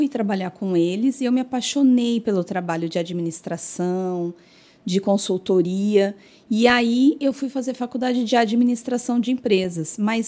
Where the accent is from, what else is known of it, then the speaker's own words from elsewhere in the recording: Jaboticabal, São Paulo, Brazil; born there; now in Indaiatuba, Brazil; eu nasci em Jaboticabal, estou aqui em Indaiatuba há 16 anos, né?